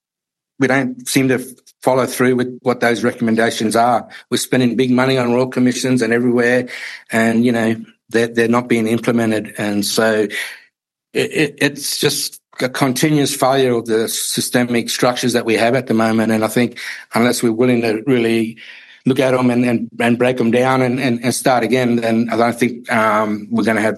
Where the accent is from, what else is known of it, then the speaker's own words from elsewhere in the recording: Darwin, Northern Territory, Australia; I come from Darwin and I had kids at 20, and I just never thought that I'd go to university, let alone write a book.